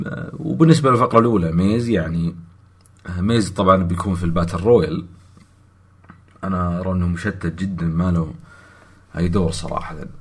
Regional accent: Jeddah, Makkah Province, Saudi Arabia; اي ف راح يصير نفسها اللي صار في عضرو عندنا في جدة

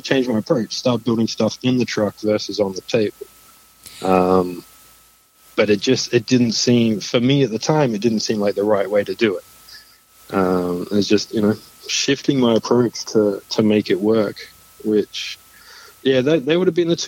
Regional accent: Melbourne, Victoria, Australia; also born or lived in Northern Territory, Australia; So Australia, grew up just outside of Melbourne, and which is way southeast, and then also grew up in the Northern Territory, which is full blown outback on a 3,000 acre cattle station.

